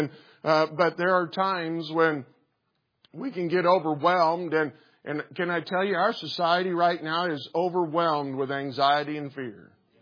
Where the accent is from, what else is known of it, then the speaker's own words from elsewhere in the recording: Missouri, United States; moved away as an adult; now in Colorado, United States; I grew up in Missouri and then moved to Colorado in our early 20s